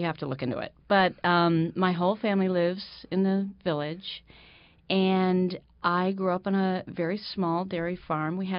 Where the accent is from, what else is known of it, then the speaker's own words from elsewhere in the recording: Freeville, New York, United States; And I think growing up in Freeville, I always loved movies from the 30s and 40s